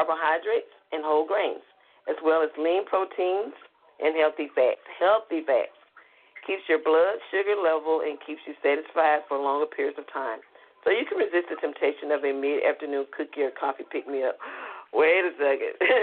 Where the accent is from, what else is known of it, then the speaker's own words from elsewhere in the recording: the South, United States; accent: Southern; That's one reason why I've been getting tongue-tied with my southern accent.